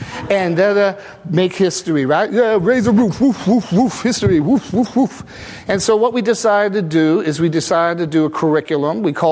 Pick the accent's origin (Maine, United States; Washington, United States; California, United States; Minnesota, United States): Maine, United States; I'm from Maine, all right? Sorry, but I am. And rural Maine.